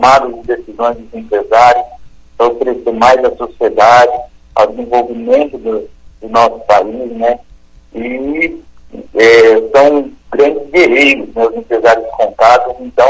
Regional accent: Maringá, Paraná, Brazil; sou de 86, né? Nasci, minha família é daqui também, então, como a gente fala por aqui, sou nascido e criado em Maringá.

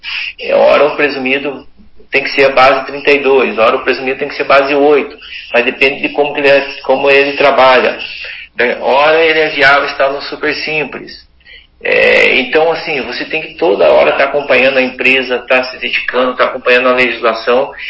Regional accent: Prudentópolis, Paraná, Brazil; eu sou natural de Prudentópolis

